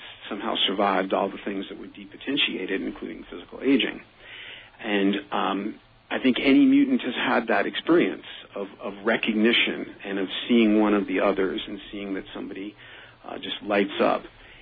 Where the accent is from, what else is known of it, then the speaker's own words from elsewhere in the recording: Bronx, New York, United States; I was from the Bronx. I wasn't getting pushed around by this officious kid from the overprotected suburbs or something